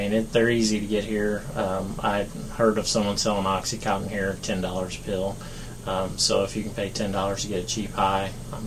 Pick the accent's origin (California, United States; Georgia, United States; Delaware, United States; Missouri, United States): Missouri, United States; Jefferson City; I am from Jeff City originally.